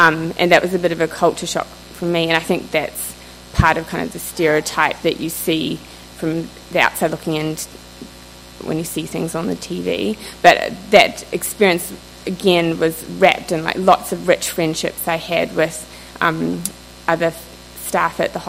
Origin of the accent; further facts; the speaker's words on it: Pakistan; I grew up in Pakistan, and it's very normal for me to be immersed in Islamic culture.